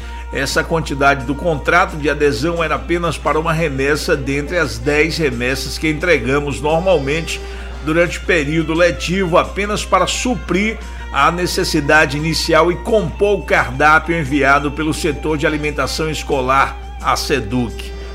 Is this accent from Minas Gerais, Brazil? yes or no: no; Salvador, Bahia, Brazil; Liberdade, Liberdade. Sou do Curuzu, pra valer.